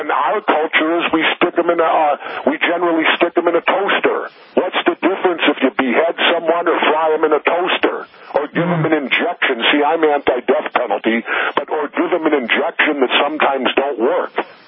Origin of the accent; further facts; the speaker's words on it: United States; I, as an American, as a veteran, am embarrassed